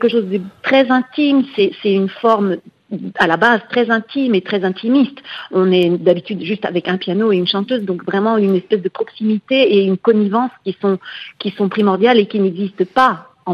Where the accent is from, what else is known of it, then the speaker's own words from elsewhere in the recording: France; Mais en tant que Française, je crois que c'est très difficile.